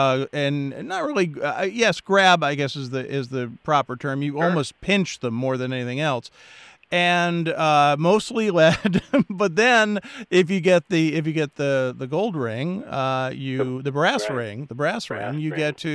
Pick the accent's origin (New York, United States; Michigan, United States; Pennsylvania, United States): Pennsylvania, United States; I grew up outside of Philadelphia.